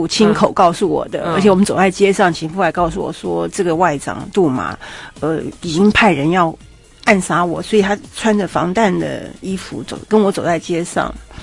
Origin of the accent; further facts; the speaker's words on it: Taiwan; 我们台湾人